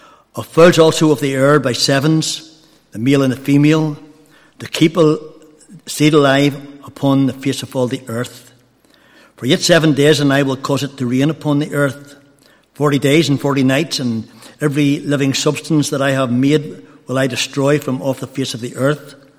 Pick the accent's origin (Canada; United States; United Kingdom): United Kingdom; Carryduff, Northern Ireland; also born or lived in Comber; I grew up not very far from here. I grew up in Carriduff. I was born in Cumber, but really lived most of my life in Carriduff.